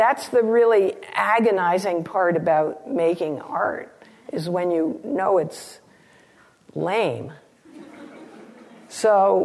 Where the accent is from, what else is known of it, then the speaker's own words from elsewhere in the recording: New England, United States; I grew up in New England in a family that didn't go to Florida.